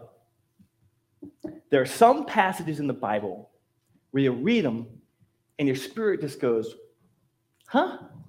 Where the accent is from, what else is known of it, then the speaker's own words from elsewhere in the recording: Midwest, United States; As a Midwesterner, I kind of felt like I was completely out of the loop, right?